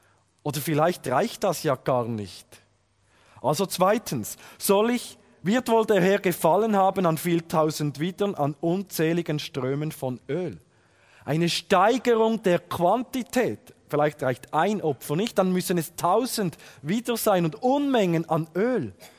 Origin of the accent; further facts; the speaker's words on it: Fribourg, Switzerland; Aufgewachsen bin ich im Kanton Freiburg. Meine Verwandtschaft ist aus dem Kanton Thurgau. Es gibt einen wunderbaren Dialektgemisch und deshalb spreche ich Hochdeutsch.